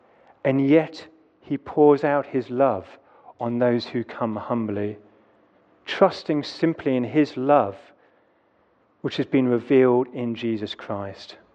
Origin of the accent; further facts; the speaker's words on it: United Kingdom; And so breaking news this morning, being British doesn't qualify us to be in God's kingdom.